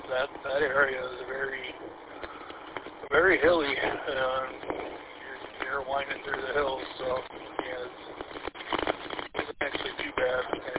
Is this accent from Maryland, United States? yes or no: no; Warren, Michigan, United States; born or raised there